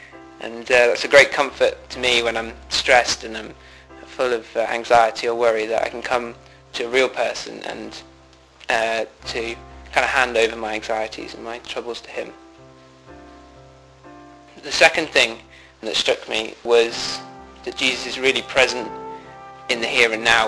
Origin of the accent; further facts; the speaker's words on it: Banbury, South East England, United Kingdom; I'm 22 and I'm from Banbury, which is in England.